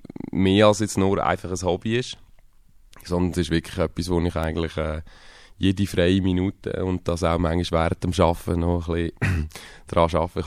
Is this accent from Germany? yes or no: no; Spain; Also ich bin ja Spanier und bei uns daheim ist halt auch viel spanische Musik gelaufen, sei es jetzt Flamenco oder spanischer Pop.